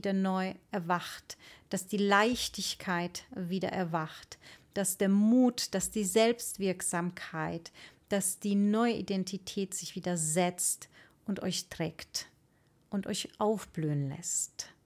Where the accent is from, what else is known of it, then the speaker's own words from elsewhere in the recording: Poland; now in Germany; Und das darf ich sagen hier als Polin, ich bin hierher gekommen vor, wann war das, 96